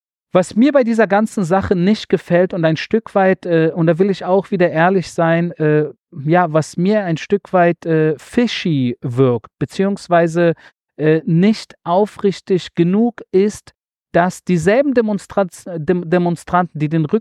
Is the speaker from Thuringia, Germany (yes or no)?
no; Berlin, Germany; now in Israel; sogar auch mal ihn nach Berlin begleiten durfte. Das war für mich natürlich sehr, sehr aufregend, in meine alte Heimat